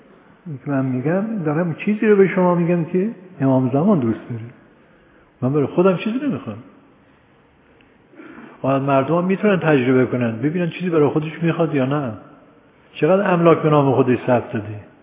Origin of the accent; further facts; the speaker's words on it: Iran; فهمید که من ایرانی هستم.